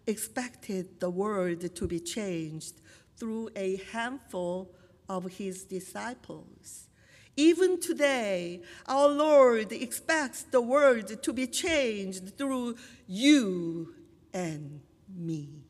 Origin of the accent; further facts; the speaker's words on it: South Korea; It may have been unconsciously formed while I was growing up in Korea through educational, cultural, and societal influences.